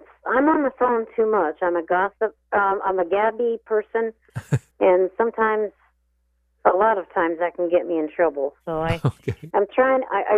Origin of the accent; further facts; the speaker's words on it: Ottumwa, Iowa, United States; born there; I was born 4 months early. And I was born in Ottumwa, and then they took me to Iowa City